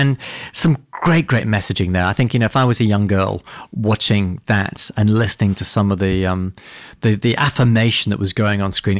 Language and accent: English; United Kingdom; as a Brit, I think back to what happened with Brexit